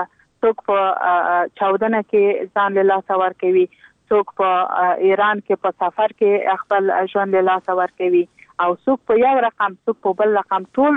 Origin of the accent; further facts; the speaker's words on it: Logar, Afghanistan; زه په خپل دغه لوګر ولایت څنګه چې زما د پلار ولایت او زما ټاټوبی دی